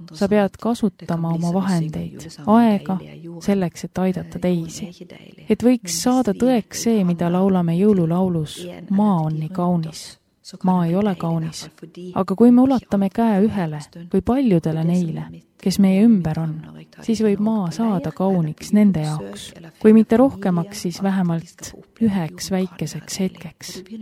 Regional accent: Tallinn, Harju County, Estonia; Ma olen varem endamisi mõelnud, et olen üles kasvanud Koplis ja ikka arvanud, et kõik elavad nii.

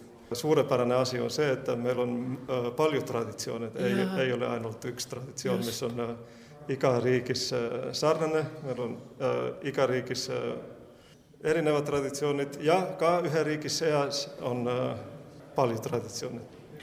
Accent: Finland; Estonian is a second language; Ma olen näiteks soomlane ja olen õppinud Bütsantsi muusikat.

